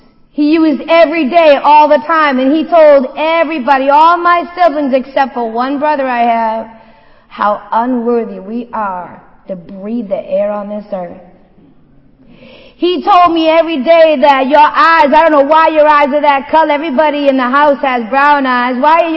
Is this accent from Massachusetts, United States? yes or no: yes; Waltham, Massachusetts, United States; I'm from Waltham, Massachusetts, man, and I was born and raised there.